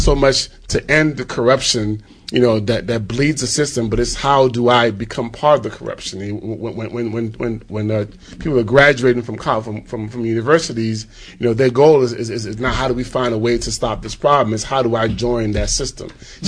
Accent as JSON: {"language": "English", "country": "Nigeria", "said": "Yeah, I'm from Nigeria. Yes."}